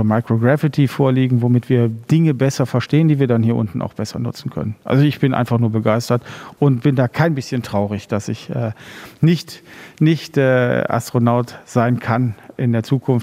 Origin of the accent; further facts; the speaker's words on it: Germany; wo wir gerade wir als Deutsche extrem stolz drauf sein dürfen